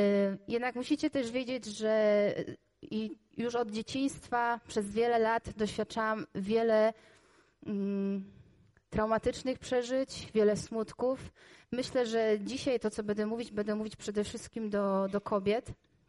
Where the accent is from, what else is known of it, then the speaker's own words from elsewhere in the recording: Głogów, Lower Silesian Voivodeship, Poland; jestem z Głogowa, jestem dokładnie ze zboru od Andrzeja Góresza, zbór Słowo Życia